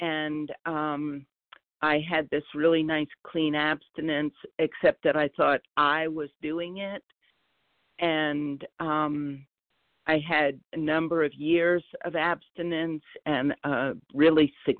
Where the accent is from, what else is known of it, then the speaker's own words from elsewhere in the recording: North Carolina, United States; Yeah, and I'm from North Carolina, grateful and recovering today with God's grace.